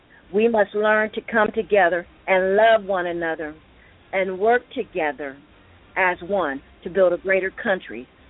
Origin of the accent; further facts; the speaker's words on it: United States; One of the things that I would say to the American people is that as American people, we have a real problem.